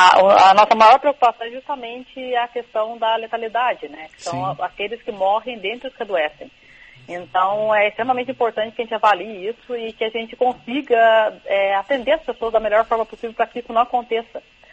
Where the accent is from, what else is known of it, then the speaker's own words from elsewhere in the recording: São Paulo, Brazil; eu que sou paulista, né?